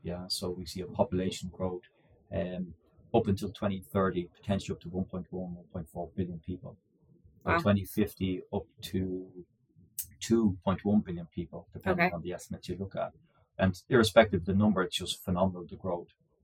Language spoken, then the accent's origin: English; Ireland; Well, I spent most of my time in Europe, obviously I'm Irish by origin. Most of my time in Kühne+Nagel has been in Ireland. And then after a while, I got the opportunity to move to Australia.